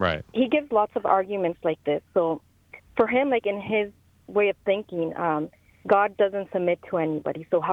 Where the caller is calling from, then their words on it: Ontario, Canada; I'm calling from Ontario, Canada. I'm calling because I'm a cradle Catholic